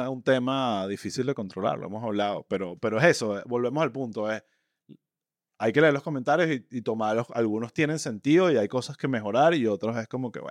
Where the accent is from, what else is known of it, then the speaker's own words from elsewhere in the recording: Caracas, Capital District, Venezuela; accent: Caracas eastern; es nuestro acento caraqueño del este cifrino, y por el Spanglish.